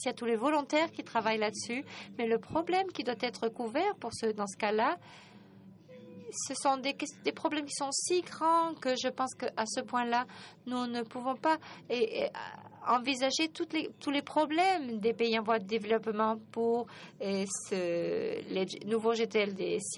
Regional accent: Senegal; du Sénégal. Bienvenue dans notre pays.

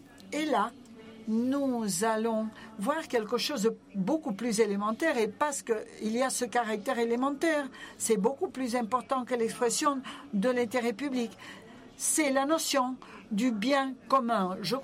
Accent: Peru; je viens du Pérou.

